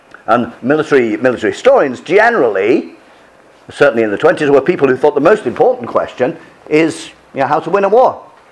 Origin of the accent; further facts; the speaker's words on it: United Kingdom; I always use Oxford dictionaries, of course, because we are British, aren't we?